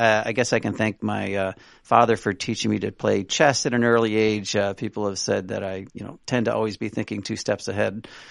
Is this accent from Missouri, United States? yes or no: yes; St. Louis, Missouri, United States; now in Chicago, United States; I'm from, as you noted in the opening, I'm from St. Louis. Even though I live in Chicago, I'm still a huge and loyal St. Louis Cardinals baseball fan.